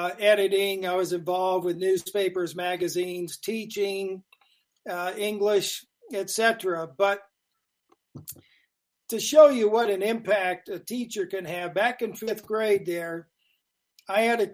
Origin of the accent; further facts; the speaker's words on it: Ohio, United States; Well, I grew up in Ohio